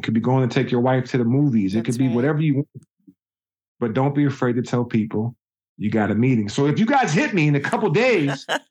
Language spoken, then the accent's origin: English; Juneau, Alaska, United States; I think about a 12-year-old kid growing up in Juneau, Alaska, that's telling his parents, his siblings, his big sis, his younger brothers, younger sisters, anybody that'll listen to him that, you know, when I get older, I'm going to go to the NBA, coming from Alaska.